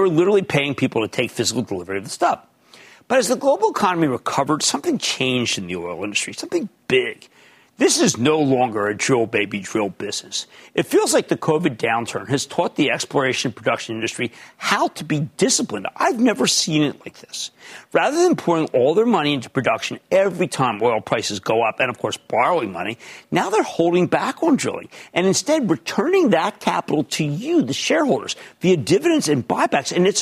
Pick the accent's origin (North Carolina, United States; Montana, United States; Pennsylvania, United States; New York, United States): Pennsylvania, United States; Philadelphia; I revered him because my dad revered him because we're from Philly.